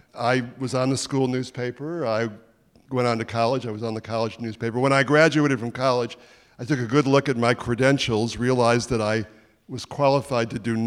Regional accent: Detroit, Michigan, United States; I said to him, I'm from Detroit too.

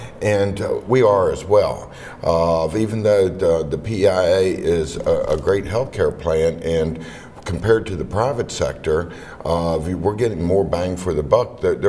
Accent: West Virginia, United States; See, I'm from the Eastern Panhandle, and you don't work at convenience stores there for minimum wage.

